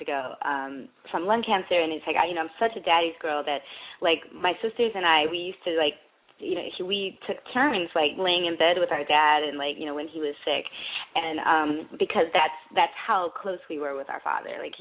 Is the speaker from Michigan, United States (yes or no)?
yes; Michigan, United States; I grew up in Michigan where there's nothing to do.